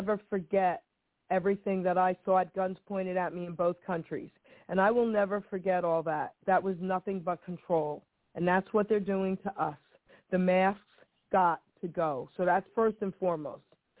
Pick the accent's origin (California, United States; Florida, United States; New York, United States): New York, United States; Long Island City; now in New Jersey, United States; I was originally from Long Island City, New York, and now I'm from Jersey.